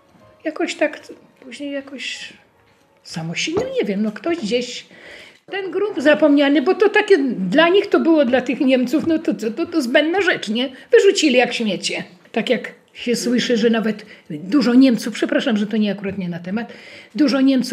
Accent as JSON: {"language": "Polish", "town": "Trawniki", "region": "Lublin Voivodeship", "country": "Poland", "tie": "born or raised there", "said": "pochodzę z Trawnik, jestem rodowitą trawniczenką."}